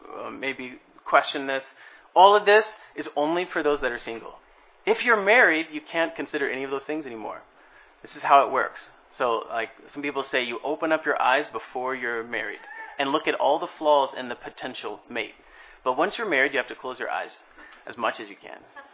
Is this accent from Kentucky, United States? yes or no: yes; Kentucky, United States; accent: Kentucky; sometimes it with my Kentucky accent or whatever I say